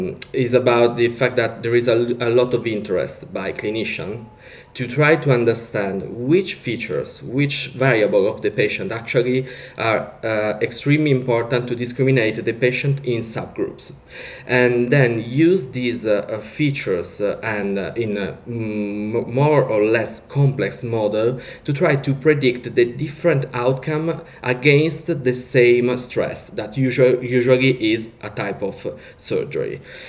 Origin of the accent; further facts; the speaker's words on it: Italy; English is a second language; now in United Kingdom; because I come from Italy, so I tend to have a double life as a doctor